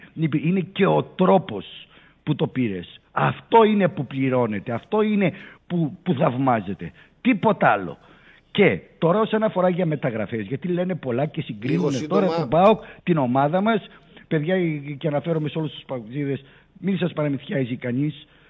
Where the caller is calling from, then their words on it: Athens, Attica, Greece; είμαι πάω από Αθήνα.